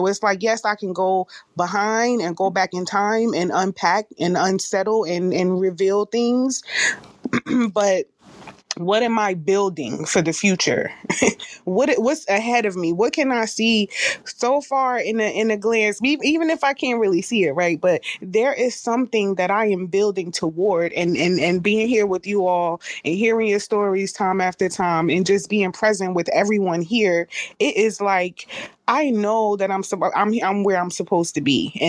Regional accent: Newark, New Jersey, United States; y'all. I am from Jersey, from Newark, New Jersey, to be exact.

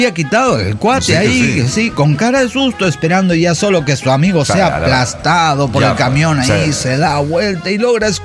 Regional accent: Paraguay; now in Washington, United States; paraguayo en Washington.

